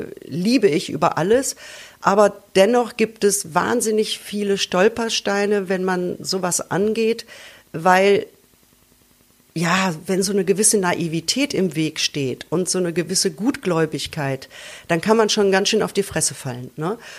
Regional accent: North Rhine-Westphalia, Germany; Das ist ein Buch, das beschäftigt sich im Prinzip mit meiner Kindheit im Ruhrpott

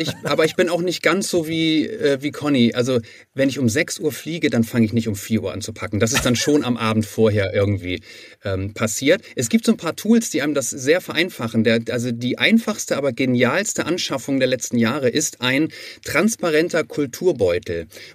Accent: Kiel, Schleswig-Holstein, Germany; wir wären bis zum Ende, sind wir Kieler.

